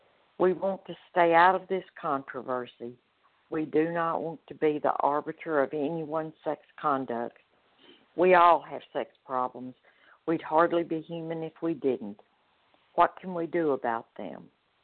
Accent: Malden, South Carolina, United States; I'm from Malden, South Carolina.

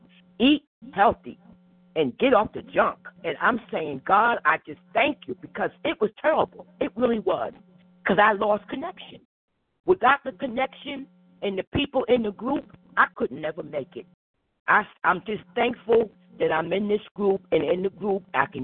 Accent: New Jersey, United States; I'm from New Jersey

